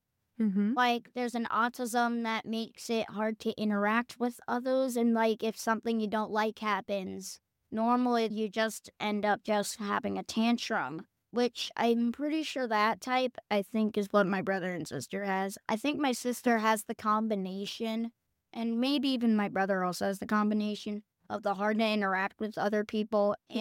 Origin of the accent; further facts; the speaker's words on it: Indiana, United States; I come from Indiana.